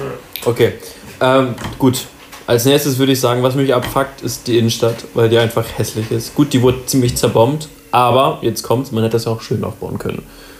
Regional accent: Mönchengladbach, North Rhine-Westphalia, Germany; Ich komme hier aus Mönchengladbach.

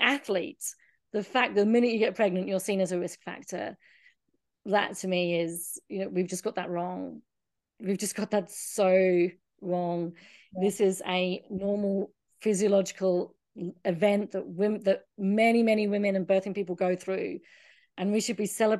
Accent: Southend-on-Sea, East of England, United Kingdom; moved away; I'm a very proud Essex girl. I'm from Southend. I don't sound like that, but I am, and my family is still there

